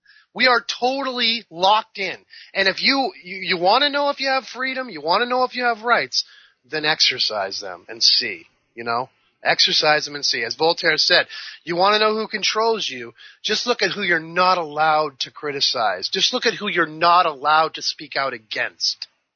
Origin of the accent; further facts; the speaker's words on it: New England, United States; I grew up in North America on the North Atlantic coast of, in the New England, and white picket fences and, you know, white church steeples and, you know, the apple pie and all that, right?